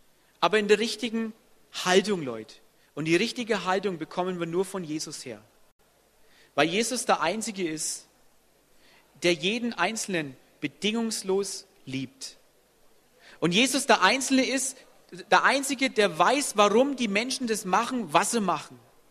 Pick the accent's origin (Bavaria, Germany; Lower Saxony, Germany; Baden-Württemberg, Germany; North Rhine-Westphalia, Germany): Bavaria, Germany; Bin ein Franke, so ist es halt, okay?